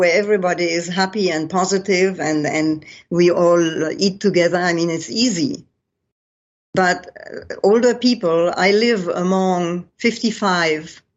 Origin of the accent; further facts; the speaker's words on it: California, United States; from California. Who are you?"